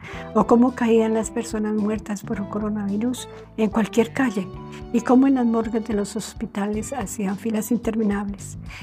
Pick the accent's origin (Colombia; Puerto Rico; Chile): Colombia; surgen a raíz de unas estadísticas que presentan en mi país acerca de los suicidios ocurridos en Colombia.